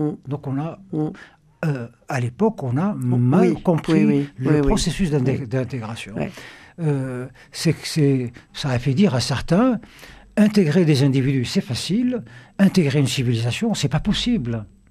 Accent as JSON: {"language": "French", "country": "Algeria", "tie": "born or raised there", "said": "Moi, je suis algérien, je suis né en Algérie, j'ai toujours vécu en Algérie."}